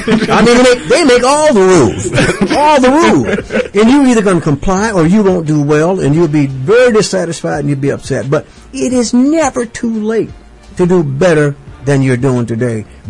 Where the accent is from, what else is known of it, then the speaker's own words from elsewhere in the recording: Arkansas, United States; born there; because I was born in Arkansas.